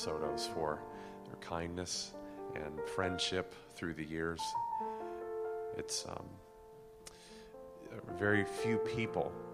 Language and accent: English; Seattle, Washington, United States; I'm from Seattle, and I say that with all sincerity.